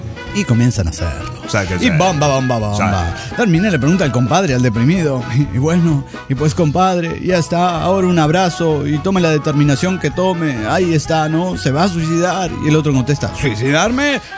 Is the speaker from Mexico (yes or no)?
yes; Saltillo, Coahuila, Mexico; de Saltillo, Coahuila.